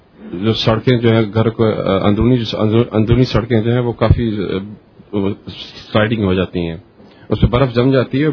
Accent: Karachi, Sindh, Pakistan; ویسے تو میں کراچی سے بلانگ کرتا ہوں, لیکن میں لاہور اسپیشلی صرف درس کے لیے آیا تھا

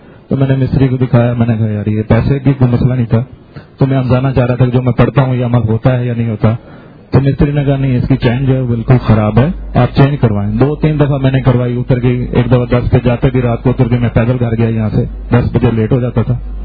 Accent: Punjab, Pakistan; میں کتا درآور چولیستان کا رہنے والا ہوں

